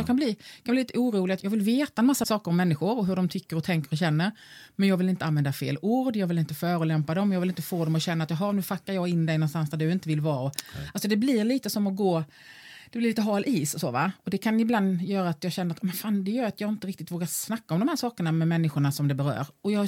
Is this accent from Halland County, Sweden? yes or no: yes; Halland County, Sweden; moved away; also born or lived in Stockholm; jag som hallänning flyttade till Stockholm och kände mig så fel i Stockholm och kände att jag måste hela tiden tala om, ja men du vet, jag har ju liksom en bakgrund ifrån Halland och jag har vuxit upp i en småstad